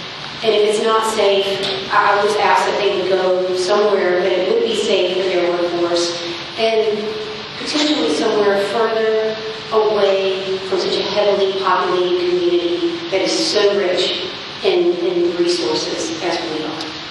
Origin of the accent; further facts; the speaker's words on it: Wilmington, United States; I was raised in Wilmington as well. I care a lot about this community.